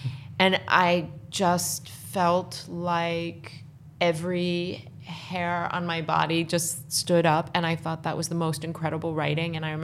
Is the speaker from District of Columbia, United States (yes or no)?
yes; Washington, District of Columbia, United States; I grew up in Washington, D.C., and so I went to Arena Stage